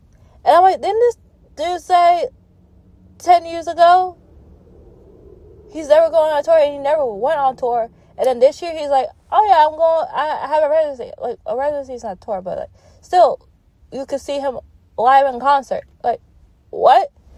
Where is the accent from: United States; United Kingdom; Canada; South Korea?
Canada; Upset that he's not going to my home country, Canada, on tour